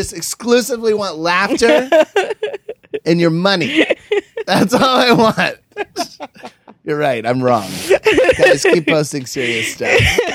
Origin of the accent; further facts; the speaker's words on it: Georgia, United States; Growing up in Georgia, the most annoying people I ever met were the Christians.